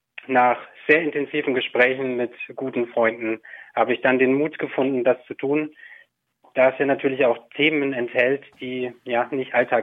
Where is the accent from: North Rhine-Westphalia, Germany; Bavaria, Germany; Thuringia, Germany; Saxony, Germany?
Thuringia, Germany; born there; now in Westallgäu, Germany; Also ich wurde 1980 in Thüringen geboren und seit über 3 Jahren lebe ich jetzt in meiner Wahlheimat, dem wunderschönen Westallgäu.